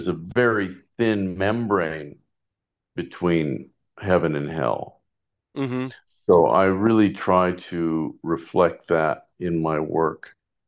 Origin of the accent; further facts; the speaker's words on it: Beverly Hills, California, United States; also born or lived in Hollywood; I was raised in Beverly Hills and Hollywood.